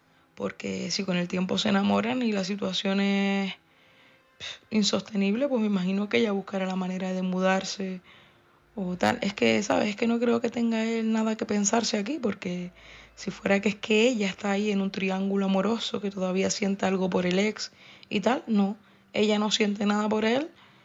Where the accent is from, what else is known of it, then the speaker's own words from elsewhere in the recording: Tenerife, Canary Islands, Spain; moved away as an adult; now in Gran Canaria, Spain; yo soy de Tenerife, pero llevo 16 años viviendo en Gran Canaria.